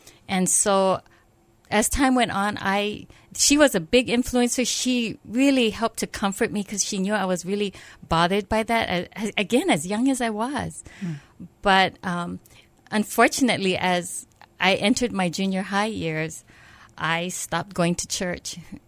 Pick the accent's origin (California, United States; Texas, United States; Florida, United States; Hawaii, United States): Hawaii, United States; Well, I grew up in a Buddhist home. I'm third generation Japanese, and I grew up in this really small town on Maui on the North Shore.